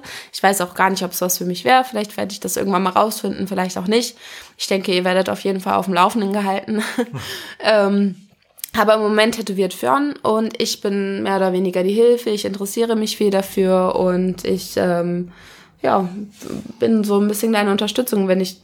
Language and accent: German; Wolfhagen, Hesse, Germany; born or raised there